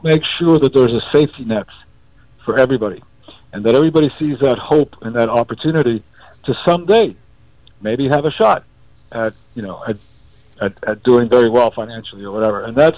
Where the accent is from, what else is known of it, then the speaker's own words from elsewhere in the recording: Cuba; I come from Cuba too, right?